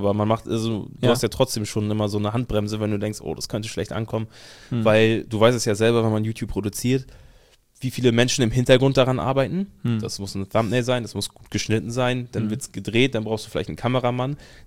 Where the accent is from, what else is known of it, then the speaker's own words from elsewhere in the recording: Hamburg, Germany; weil ich komme ja aus Hamburg, gerade so dieses Großstadtding